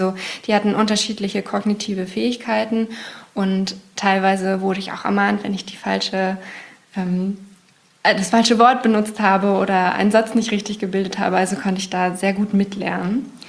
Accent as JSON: {"language": "German", "region": "Berlin", "country": "Germany", "said": "ich komme aus Berlin"}